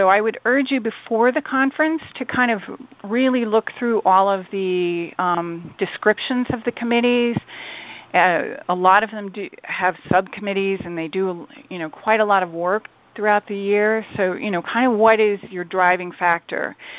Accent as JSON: {"language": "English", "town": "New York City", "region": "New York", "country": "United States", "said": "So I'm from New York City. My home group is in Brooklyn."}